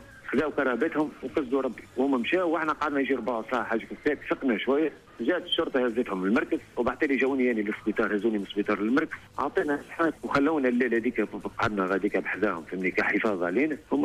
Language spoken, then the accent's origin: Arabic; Mahdia, Mahdia Governorate, Tunisia; من مهدية،